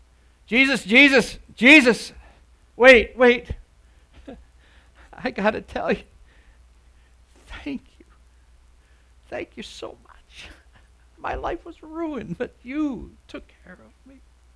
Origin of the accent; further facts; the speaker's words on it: United States; I'm so glad that I'm an American, you know.